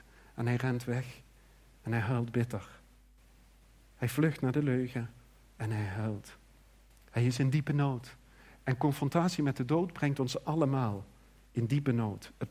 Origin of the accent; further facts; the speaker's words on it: Leerop, Netherlands; En ik ging naar Leerop toe, waar ik opgroeide.